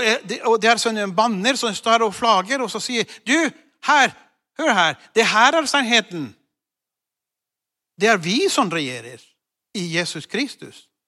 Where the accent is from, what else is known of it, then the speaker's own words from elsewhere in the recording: Chile; Swedish is a second language; now in Norway; Jag är upprinnelig från Chile, min kona och jag. Och vi har bott i Norge och här uppe i Skandinavien längre än vad vi har bott i Chile.